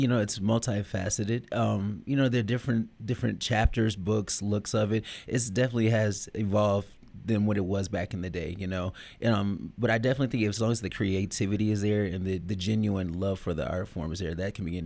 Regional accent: Detroit, Michigan, United States; Like, I come from a dancing musical family. Like, I'm from Detroit, the Motown, so, like, every family reunion, family barbecue gathering, we all busted out

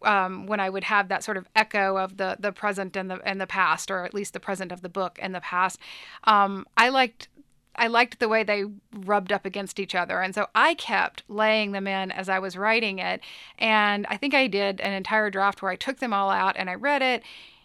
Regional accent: Mississippi, United States; And at some point, I was in Mississippi, and which is where I grew up. I grew up in Mississippi.

